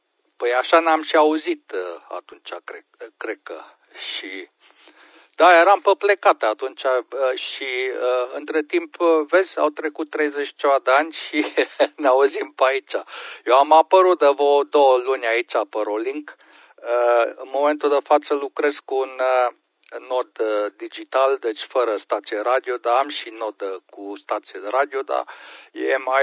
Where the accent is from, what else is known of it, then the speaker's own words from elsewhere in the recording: Brașov, Brașov County, Romania; now in Germany; Da, eu sunt din Brașov, QSL.